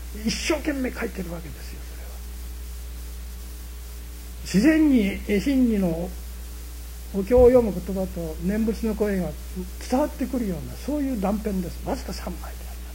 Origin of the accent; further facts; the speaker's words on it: Tohoku, Japan; now in Kyoto, Japan; 私は妻は東北の出身なんです。私も東北の出身でありますが、